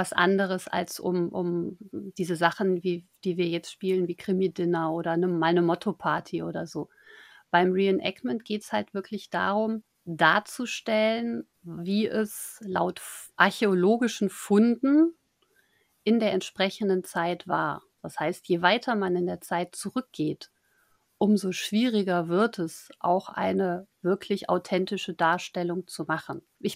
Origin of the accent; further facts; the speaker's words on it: Rhineland, Germany; Die muss man haben als Rheinländer.